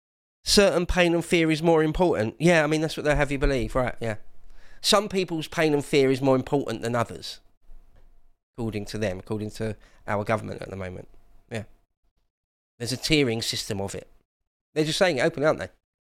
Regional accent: England, United Kingdom; I am an English ultra. I'd be happy to describe myself that way.

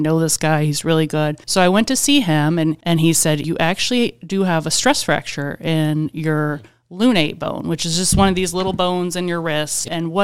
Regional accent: Texas, United States; moved away as an adult; So I'm from Texas. I've moved up here about 6.5 years ago. My first time actually to live outside of Texas.

